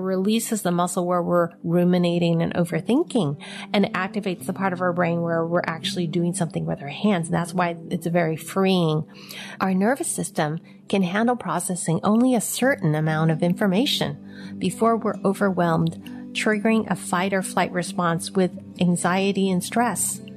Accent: San Francisco, California, United States; born there; I was born in San Francisco, Chinatown. My mother was a mail order bride from Hong Kong, and she was 17 when she came to America, and she had me when she was 18 years old.

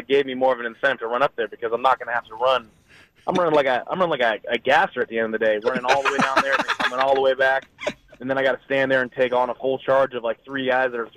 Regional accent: California, United States; No. I grew up in the Bay Area, so I'm a Giants fan, so.

